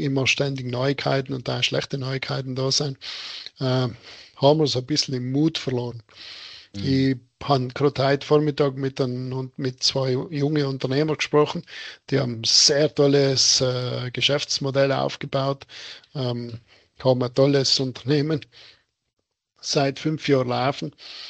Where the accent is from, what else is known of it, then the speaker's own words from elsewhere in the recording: Tyrol, Austria; wo man auch vielleicht mir als Tiroler ein bisschen ins Herz gehen